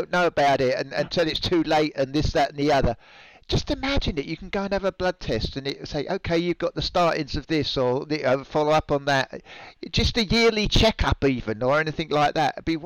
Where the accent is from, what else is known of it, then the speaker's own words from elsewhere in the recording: England, United Kingdom; I'm from Old England, as I tell everybody, not New England.